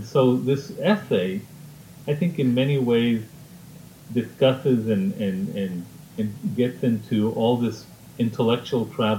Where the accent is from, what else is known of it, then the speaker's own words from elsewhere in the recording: Isleta, Texas, United States; relate it to how I grew up, the good lessons I learned in Isleta, you know, my hometown in the outskirts of El Paso.